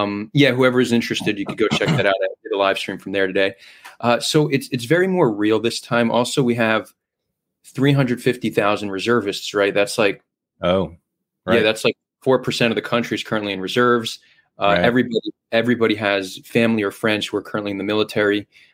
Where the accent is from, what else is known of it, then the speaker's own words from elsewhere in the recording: New Jersey, United States; moved away as an adult; also born or lived in New York; now in Israel; I was born in New York. I lived in New Jersey until I was 18 when I moved to Israel at age 18 and joined the IDF.